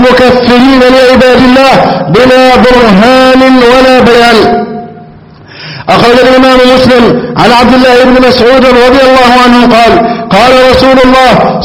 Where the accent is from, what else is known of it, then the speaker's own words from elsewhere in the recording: Egypt; اللهم احفظ بلدنا مصر وسائر بلاد المسلمين